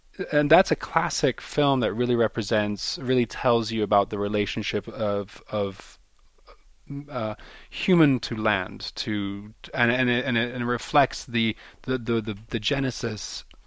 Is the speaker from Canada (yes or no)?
no; Italy; So the fact that I grew up in Italy and I can speak Italian means I can go right to the source of these distributors and producers.